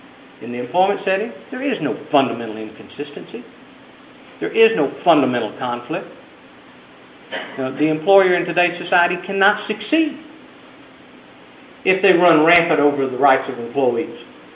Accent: Houston, Texas, United States; from Houston.

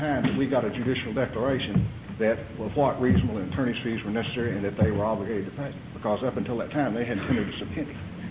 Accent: Dallas, Texas, United States; May it please the Court … from Dallas, Texas.

